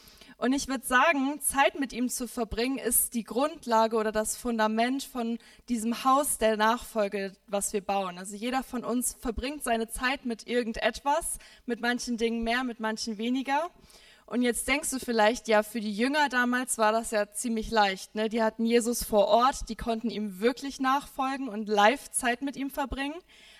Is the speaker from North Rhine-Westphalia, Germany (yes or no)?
no; Gifhorn, Lower Saxony, Germany; ich komme aus Gifhorn, aus der Kirche im Brauhaus